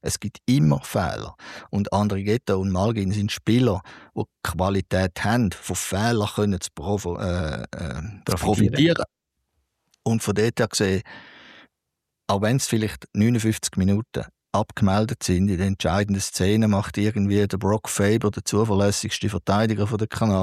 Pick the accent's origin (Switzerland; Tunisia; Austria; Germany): Switzerland; dort müssen wir als Schweizer halt hoffen, dass die gegen uns keinen guten Tag einziehen.